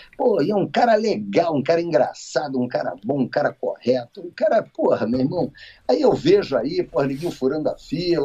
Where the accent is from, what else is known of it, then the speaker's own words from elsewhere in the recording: Brazil; Que às vezes, porra, nós somos brasileiros, mas, porra, não é sempre que você vai torcer para um brasileiro.